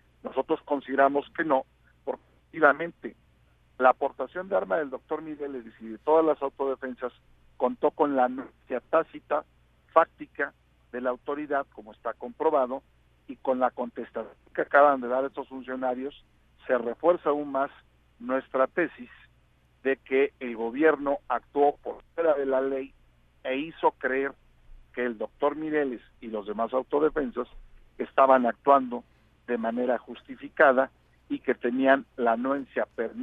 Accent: Michoacán, Mexico; como mexicano y como michoacano, son una vergüenza

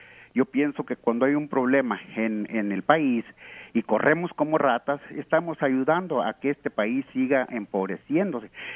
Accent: Zacatecas, Mexico; Yo allá en mi pueblo, yo soy de Zacatecas, yo allá cuidaba vacas de mi madre, de mi abuelo

